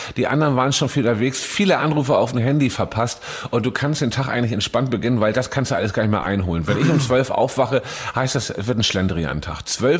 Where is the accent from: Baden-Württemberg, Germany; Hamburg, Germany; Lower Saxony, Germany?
Hamburg, Germany; Ich als gebürtiger Hamburger muss das sagen.